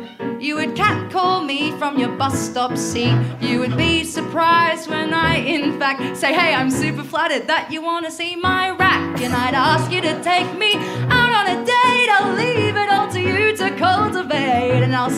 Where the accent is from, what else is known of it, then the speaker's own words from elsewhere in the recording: Bathurst, New South Wales, Australia; It's funny, actually. I'm from Bathurst.